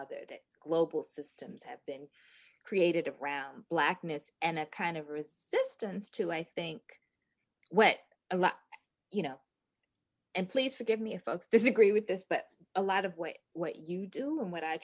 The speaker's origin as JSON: {"language": "English", "region": "Northeast", "country": "United States", "tie": "born or raised there", "said": "growing up in the Northeast and being born, my family being in the Deep South, that's my private culture."}